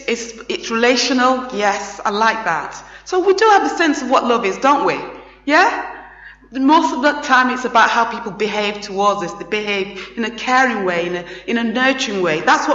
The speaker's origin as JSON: {"language": "English", "town": "Sheffield", "region": "Yorkshire and the Humber", "country": "United Kingdom", "tie": "born or raised there", "said": "it was set in my hometown, Sheffield"}